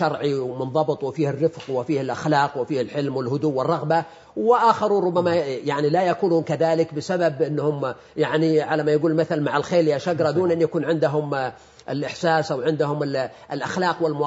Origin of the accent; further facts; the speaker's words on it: Saudi Arabia; فهذا النمو في الشبكات الاجتماعية عندنا في السعودية هو يعبر عن نسبة من المواليد والشباب